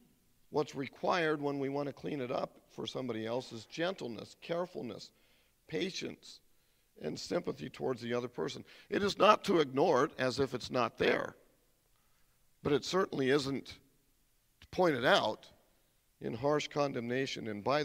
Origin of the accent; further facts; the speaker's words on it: United States; because I'm an American.